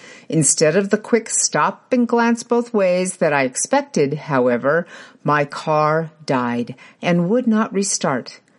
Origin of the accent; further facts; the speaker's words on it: Illinois, United States; Ridge, Illinois. My sister's friend since preschool was getting married, and I had been invited back to my hometown to her bridal shower.